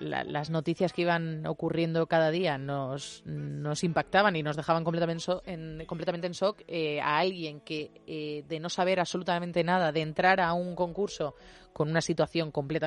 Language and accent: Spanish; Molina de Segura, Region of Murcia, Spain; yo soy de Molina.